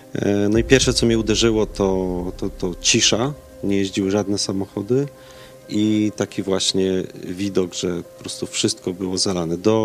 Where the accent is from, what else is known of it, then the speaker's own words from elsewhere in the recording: Racibórz, Silesian Voivodeship, Poland; jak poszedłem na studia, no to też mówiłem, że jestem z Raciborza